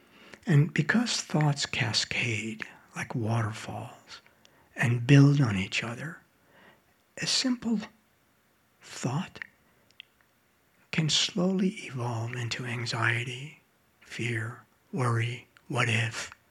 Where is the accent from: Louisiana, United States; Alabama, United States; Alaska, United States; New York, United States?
New York, United States; New York City; I was raised in New York City and subways are home to me.